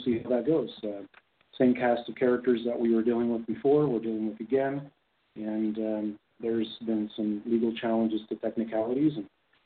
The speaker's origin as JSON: {"language": "English", "region": "California", "country": "United States", "tie": "born or raised there", "also_born_or_lived": "Salt Lake Valley, Utah", "said": "I was raised in Salt Lake Valley at a young age. The family homestead, what was left of it, needed to be sold in order for an expansion of Freeway 215. My mom and I, we ended up going to Southern California, where I consider I was raised."}